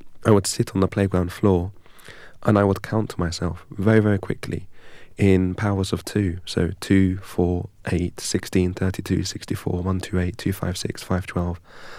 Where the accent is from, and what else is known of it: England, United Kingdom